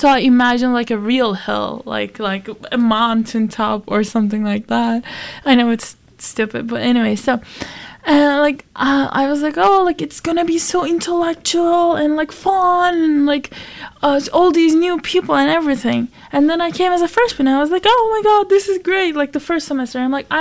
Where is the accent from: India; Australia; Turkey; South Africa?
Turkey; now in Easton, United States; so I'm from Turkey, for those who don't know me, and I just came to United States